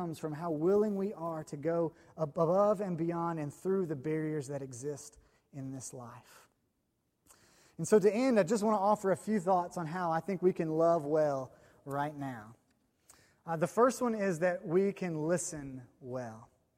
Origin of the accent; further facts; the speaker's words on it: Nolensville, Tennessee, United States; I grew up in Nolensville. I grew up in a really wealthy county with an excellent school system.